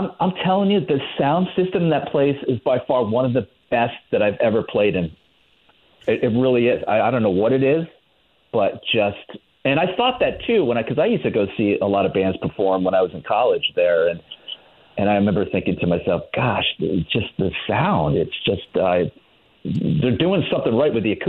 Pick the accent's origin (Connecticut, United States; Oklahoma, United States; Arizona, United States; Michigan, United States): Connecticut, United States; New Milford; I'm from New Milford, and Washington, which is one of the towns next to New Milford.